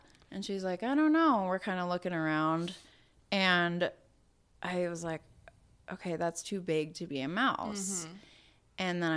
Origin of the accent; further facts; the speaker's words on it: South Dakota, United States; I grew up in South Dakota.